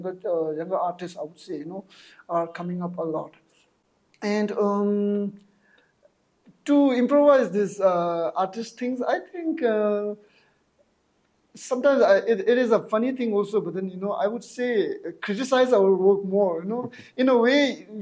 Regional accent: Tibet, China; moved away; because when we came first from Tibet in exile, our main focus was not about doing artworks or something like that, right?

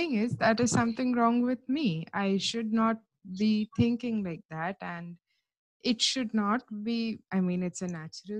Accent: India; As far as my passport goes, I am Indian.

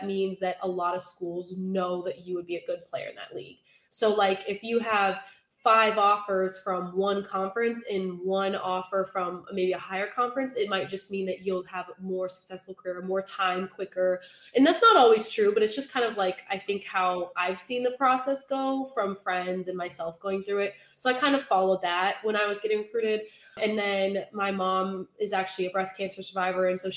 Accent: Buffalo, New York, United States; Yeah, so growing up in Buffalo, I love my hometown. I loved it. My parents still live there. I lived in the same house for my whole life.

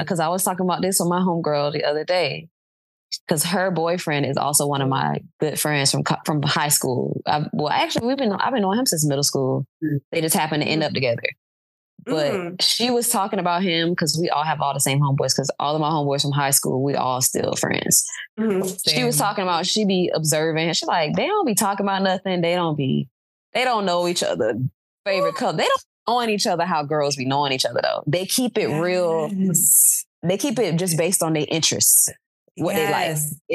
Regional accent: the South, United States; I'm a nigga from the South. You know, I ain't been to many places yet.

